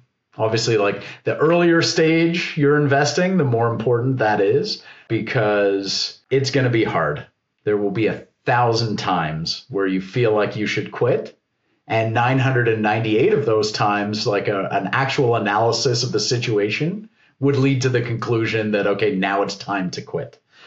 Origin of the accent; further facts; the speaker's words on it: Canada; You know, as a Canadian, we've got 13 different health systems.